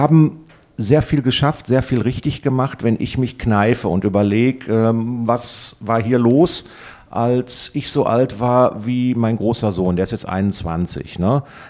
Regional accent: Oberhausen, North Rhine-Westphalia, Germany; Ich komme aus Buschhausen, das ist von hier Nein. aus nur so ein Steinwurf entfernt und so gerade eben nördlich des Kanals gewesen, nördlich des Kanals zur Schule gegangen

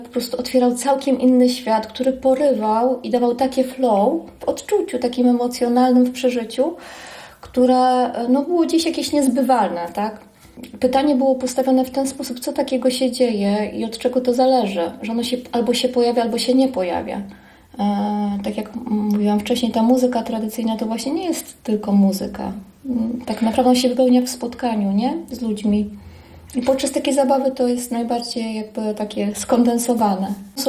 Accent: Lublin, Lublin Voivodeship, Poland; also born or lived in Olsztyn; Ja jestem z Lublina i Olsztyna, przeprowadziłam się za mężem, tak.

